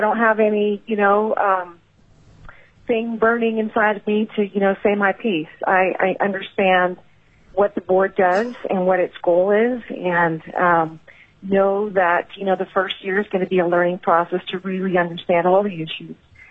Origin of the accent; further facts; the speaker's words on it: Alaska, United States; you know, my interest comes just from being a lifelong Alaskan. I was born in New Halen, Illiamna, and was raised in rural Alaska, you know, in Bristol Bay area. We moved to the Kenai Peninsula when I was a kid